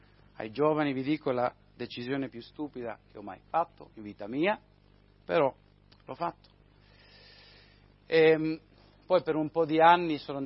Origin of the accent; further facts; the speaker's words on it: Spain; sono nato e cresciuto in Spagna, mi sono missionari da più di 40 anni lì e sono cresciuto nella chiesa